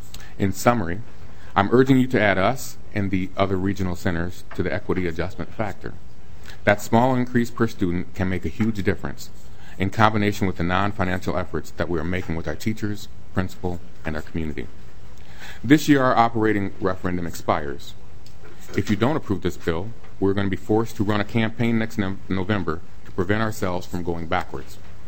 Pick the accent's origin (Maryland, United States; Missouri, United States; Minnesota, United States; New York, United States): Minnesota, United States; I'm a born Minnesotan. I grew up in the Osseo District.